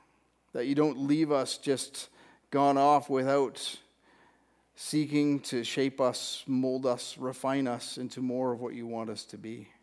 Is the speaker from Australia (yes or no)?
no; Cambridge, Ontario, Canada; I grew up in the Hespeler part of Cambridge, and we were within nose shot of an oil refinery.